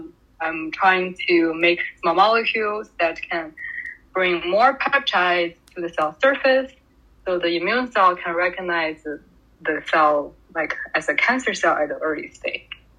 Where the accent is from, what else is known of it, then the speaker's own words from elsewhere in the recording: Beijing, China; moved away as an adult; now in United States; So I grew up in Beijing, China, and I came to the U.S. To pursue my bachelor degree at University of Wisconsin Madison. And now I'm a PhD candidate at UCSF.